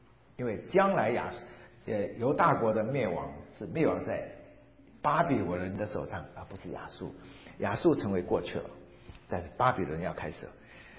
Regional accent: China; 因为在我们不单是我们中国人，全世界所有的人

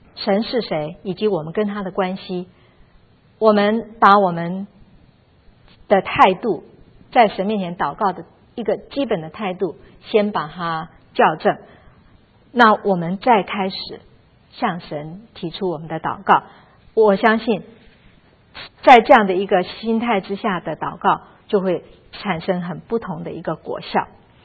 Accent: China; 这跟我们中国人有点像。我们中国人给儿女取名的时候啊，常常都是有含义

